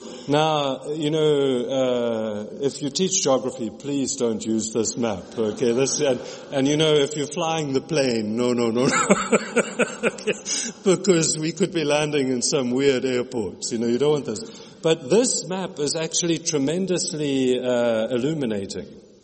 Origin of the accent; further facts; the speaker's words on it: KwaZulu-Natal, South Africa; or that I'm South African and that I grew up in Natal, but I'm not Dutch South African, I'm English South African.